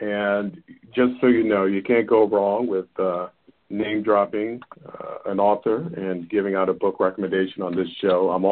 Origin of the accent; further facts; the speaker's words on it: New York City, New York, United States; While I was born and raised in New York City, my parents are from Haiti.